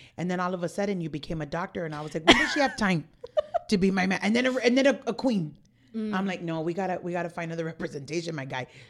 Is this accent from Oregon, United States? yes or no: no; Palo Alto, California, United States; from the Palo Alto block, man.